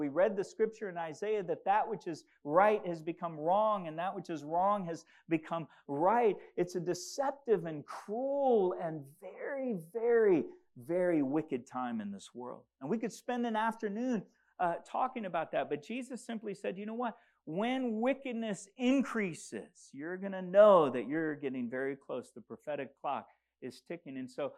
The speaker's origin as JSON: {"language": "English", "country": "DR Congo", "tie": "born or raised there", "said": "In where I grew up in the Congo, recently 70 Christians were beheaded by the Islamic State."}